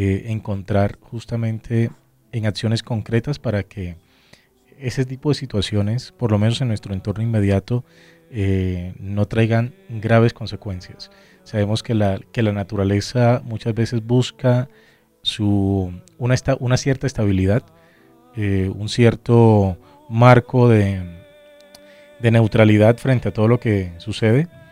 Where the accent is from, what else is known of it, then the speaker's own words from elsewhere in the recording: Colombia; que enfrentamos nosotros como colombianos en particular respecto al cuidado del medio ambiente